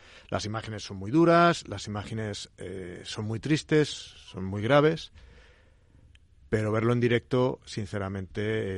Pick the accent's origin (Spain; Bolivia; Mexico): Spain; Valencian Community; Sí, bueno, yo soy valenciano, tengo familia allí, amigos allí